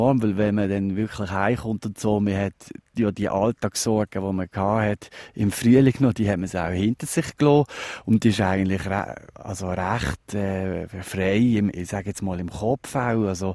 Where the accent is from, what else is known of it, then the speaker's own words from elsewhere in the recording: Basel-Landschaft, Switzerland; Aber es ist ganz klar, meine Heimat ist sicher im Baselbiet.